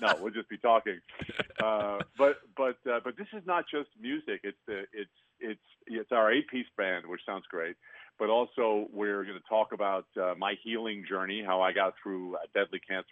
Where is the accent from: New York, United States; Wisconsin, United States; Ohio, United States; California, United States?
New York, United States; I did. I grew up on Long Island, and I listened to Cousin Brucey and Dan Ingram